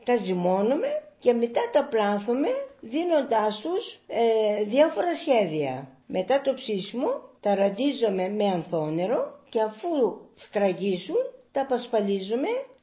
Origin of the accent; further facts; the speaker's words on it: Kymi, Central Greece, Greece; Γεννήθηκα το 1940, μεγάλωσα στη Κήμη, έβγαλα το γυμνάσιο στη Κήμη.